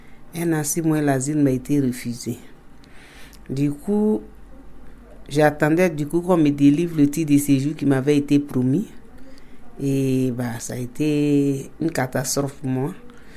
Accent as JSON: {"language": "French", "country": "Côte d’Ivoire", "lives_now": "France", "said": "Je viens de la Côte d'Ivoire, je suis ivoirienne."}